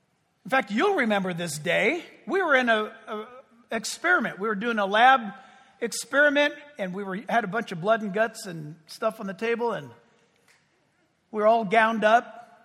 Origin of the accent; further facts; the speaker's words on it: California, United States; I mean, you know, I'm speaking as a Californian.